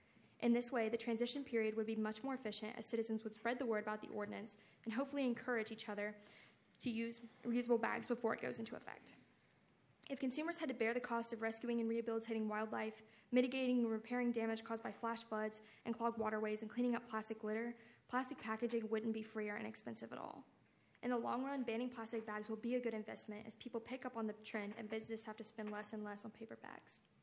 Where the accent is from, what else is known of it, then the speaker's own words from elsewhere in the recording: Orange Beach, Alabama, United States; Growing up in Orange Beach and having the opportunity to travel has demonstrated to me that we are incredibly blessed to live in the beautiful city that we do.